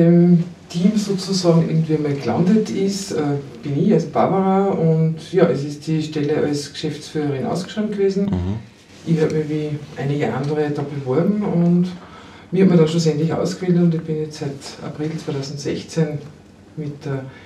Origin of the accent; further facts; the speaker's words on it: Upper Austria, Austria; also born or lived in Vienna; Also ich bin eine gebürtige Mühlviertlerin, war aber lang in Wien und bin wieder ins Mühlviertel zurückgekehrt